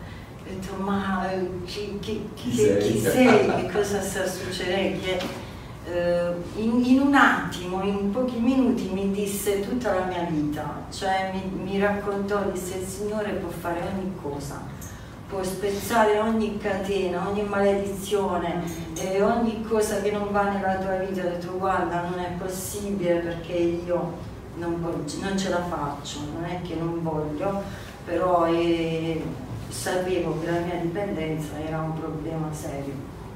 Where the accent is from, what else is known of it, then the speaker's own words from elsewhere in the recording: Foggia, Apulia, Italy; also born or lived in Manfredonia; now in Brindisi, Italy; sono di Foggia, vissuta a Manfredonia, venuta a Brindisi.